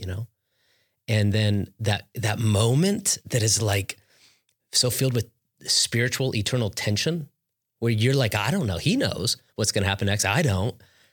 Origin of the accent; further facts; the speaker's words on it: Las Vegas, Nevada, United States; Born and raised in Vegas, and my father's a pastor.